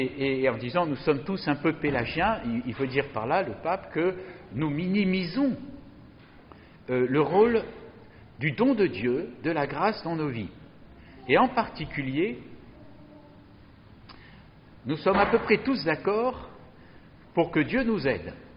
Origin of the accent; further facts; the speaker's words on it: France; parce que nous sommes français, nous ne sommes pas portugais.